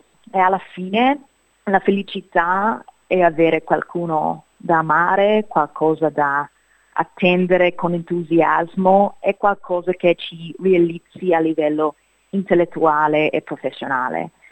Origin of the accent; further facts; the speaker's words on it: Australia; accent: Australian; Italian is a second language; E adesso non è ancora perfetto. Il mio accento è molto australiano o tropicale, come scherzano molti miei amici